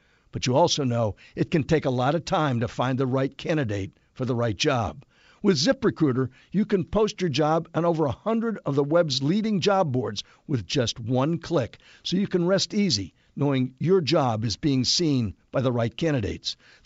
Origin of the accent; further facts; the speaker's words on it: Texas, United States; born there; They married a year later, and I was born in Texas in 1943, all thanks to the USO.